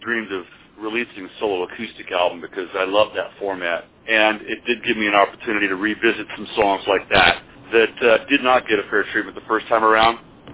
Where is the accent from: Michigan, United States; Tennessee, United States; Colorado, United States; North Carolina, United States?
Tennessee, United States; Nashville; We came from Nashville, and bands that had, you know … they had the inside track because they were locals.